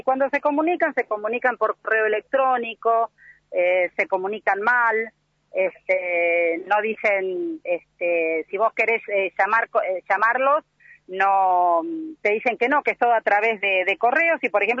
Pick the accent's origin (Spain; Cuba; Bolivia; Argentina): Argentina; yo entiendo que tengo que ir a Montevideo como argentina.